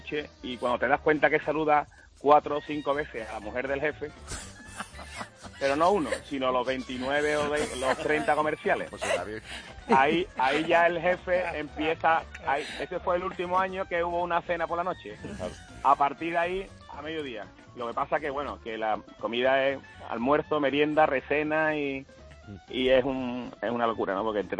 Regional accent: Seville, Andalusia, Spain; A mediodía llegan los compañeros de fuera, somos de Sevilla

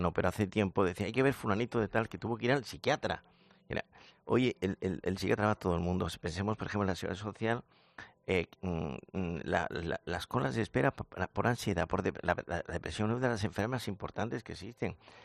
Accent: Andalusia, Spain; yo soy andaluz

